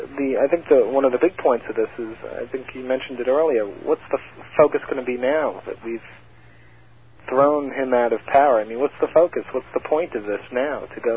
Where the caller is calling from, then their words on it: Bay Shore, New York, United States; I'm calling from Bayshore.